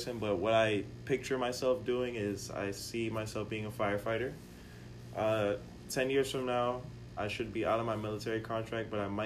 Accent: Newark, New Jersey, United States; So coming into Belleville, I was a very once again I'm from Newark, so the normal stuff that we used to do in Newark was not really tolerated in Belleville.

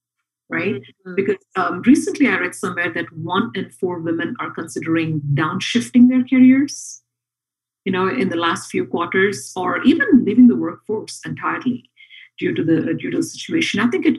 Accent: India; I come from India originally, and I interact with several women from different cultures, being a coach, being an active member of the community.

